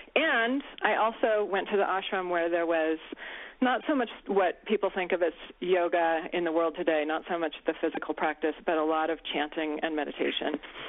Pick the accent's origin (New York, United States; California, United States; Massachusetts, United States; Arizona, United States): California, United States; I grew up in Northern California, and my mom was actually a devotee of a guru, and so I lived for a while in an ashram as a teenager.